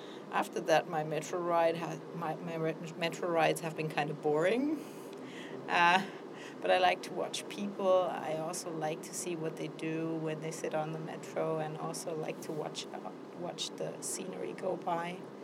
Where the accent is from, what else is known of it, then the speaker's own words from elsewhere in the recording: Freiburg, Baden-Württemberg, Germany; I'm actually from Freiburg, Germany, and I came here more or less because these friends live here.